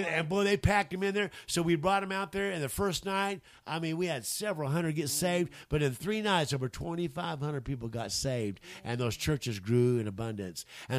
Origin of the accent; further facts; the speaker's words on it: Enid, Oklahoma, United States; It happened to my town in Enid, Oklahoma. In Enid, Oklahoma, my hometown.